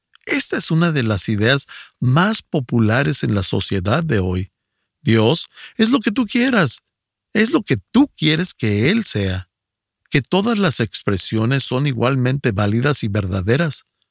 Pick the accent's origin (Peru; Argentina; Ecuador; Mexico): Ecuador; soy del Ecuador.